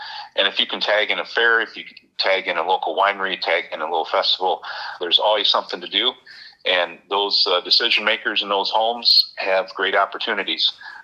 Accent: Hudsonville, Michigan, United States; I was born in Hudsonville, Michigan, so many memories at the Hudsonville Fairgrounds. We actually lived about a mile from the fairgrounds.

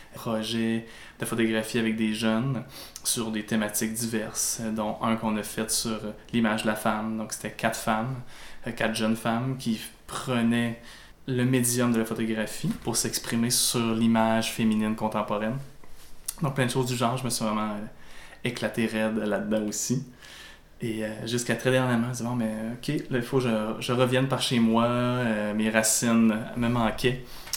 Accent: Saint-Marc-la-Tour, Quebec, Canada; Moi, je viens de Saint-Marc-la-Tour. Même pour les Nord-Côtiers, des fois Saint-Marc-la-Tour, on le connaît pas, juste à côté de Colombier. Entre Forestville et Colombier, c'est la pancarte de la FADOC. C'est ça que souvent les gens voient sur le bord de la route. Donc, un petit village.

